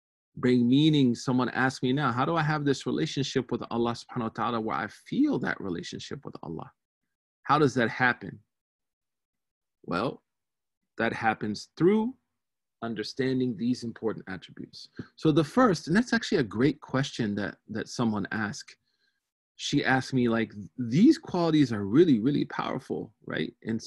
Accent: New York, United States; I am from New York, yes, but I'm not currently in New York right now.

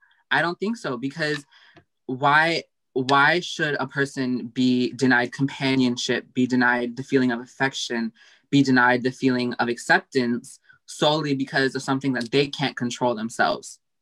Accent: United States; born there; I'm from Pakistan. Okay. I'm Pakistani. I was born in the US.

